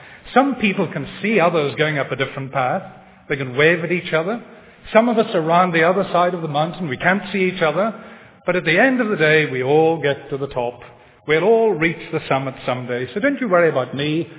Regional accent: United Kingdom; But I want to add to that, we mustn't think we're unique in this way as British people.

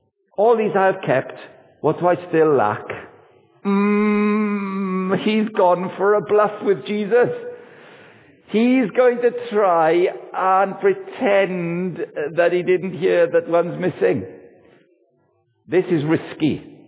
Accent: Wales, United Kingdom; Sporty, but it's American sporty, which was weird, because I'm Welsh.

